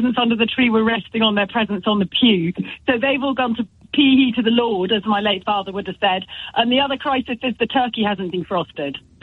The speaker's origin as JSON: {"language": "English", "region": "Scotland", "country": "United Kingdom", "tie": "born or raised there", "said": "when we grew up as children in the Highlands, my dad was the Scot, my mum was the English woman"}